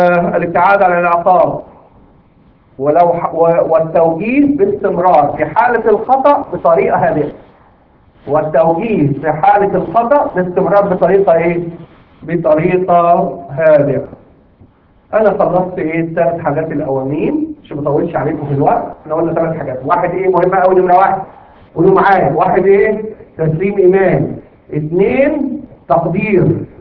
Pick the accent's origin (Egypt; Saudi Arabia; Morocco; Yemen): Egypt; في بنت كانت البنت دي في اعداديه، بنت عندنا في مصر.